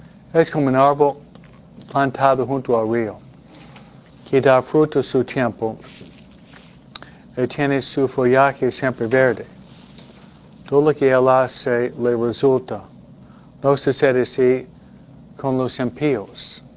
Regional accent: New York, United States; pero soy de Nueva York, soy muy práctico también

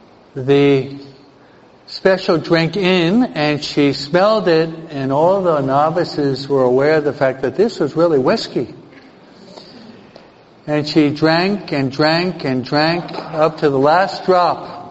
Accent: East Coast, United States; I'm betraying my age, right? I'm from the East Coast

